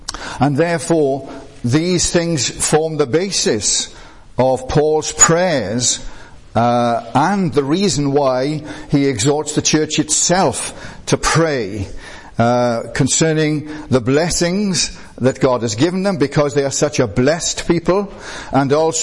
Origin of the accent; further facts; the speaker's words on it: Wales, United Kingdom; I don't know whether it's because I'm a Welshman